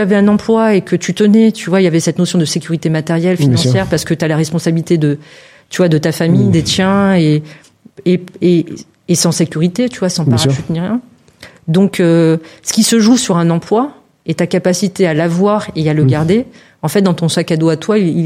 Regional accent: Martigues, Provence-Alpes-Côte d'Azur, France; born there; moi je suis née ici à Martigues, j'ai été naturalisée au moment où je suis rentrée à l'école primaire.

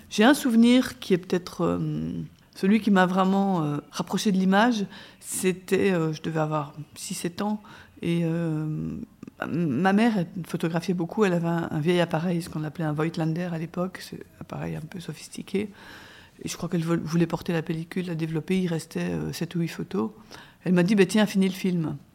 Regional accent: Leuven, Flemish Brabant, Belgium; born there; also born or lived in Congo; Je suis née en Belgique, à Leuven. Je suis l'aînée d'une famille de 6 enfants, avec des parents qui étaient tous les deux professeurs d'université.

